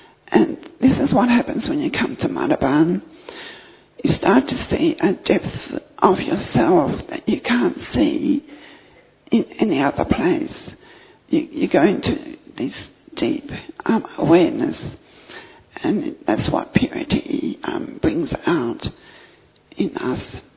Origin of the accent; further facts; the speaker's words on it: Australia; I'm a native from Australia, and for the past 2 years Australia has been in lockdown.